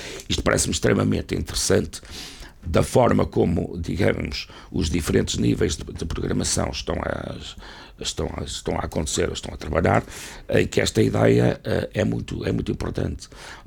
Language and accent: Portuguese; Braga, Portugal; para mim, que sou natural de Braga, naturalmente quase uma responsabilidade pessoal de contribuir na minha cidade, onde regressei há uns anos